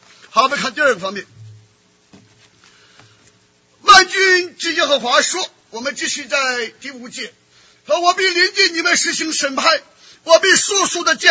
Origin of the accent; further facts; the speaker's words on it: China; 那我们中国人往往讲啊，天堂近了啊，赶紧进天堂吧。